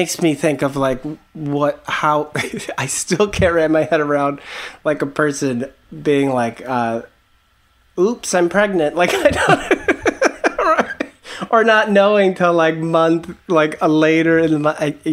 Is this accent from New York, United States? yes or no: no; Detroit, Michigan, United States; I'm from the Detroit area and my wife is from Mid Michigan, and we both have like family there